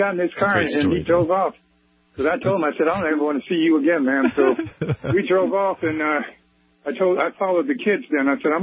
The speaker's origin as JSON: {"language": "English", "town": "Nashville", "region": "Tennessee", "country": "United States", "tie": "born or raised there", "said": "back in the 60s, while I grew up in Nashville, Tennessee, I saved some young kids from getting in trouble one night."}